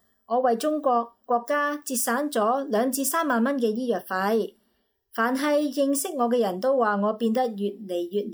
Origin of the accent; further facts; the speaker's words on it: Nha Trang, Khanh Hoa, Vietnam; moved away as an adult; now in Georgia, United States; 今年49岁，我现居于美国乔治亚州。我的家乡就是越南雅庄。我从顺化师范大学毕业之后， 就结婚并移居了美国。